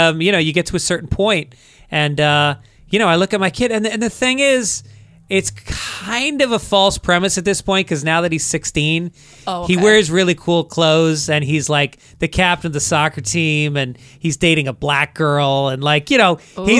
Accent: Ireland; I think because we're both Irish, we just think we knew each other longer than we did.

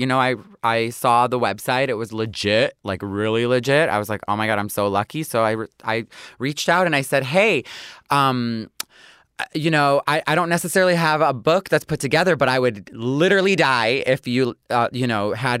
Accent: Detroit, Michigan, United States; But, you know, I got into art really young because I was sheltered because obviously I grew up in Detroit.

